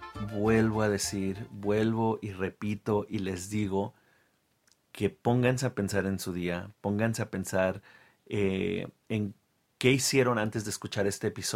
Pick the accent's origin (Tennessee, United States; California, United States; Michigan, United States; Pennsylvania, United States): California, United States; Los Angeles; No. Unfortunately, we're not, but we're from Los Angeles.